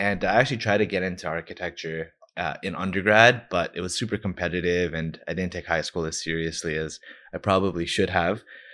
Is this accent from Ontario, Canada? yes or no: yes; Scarborough, Ontario, Canada; I'm from Scarborough.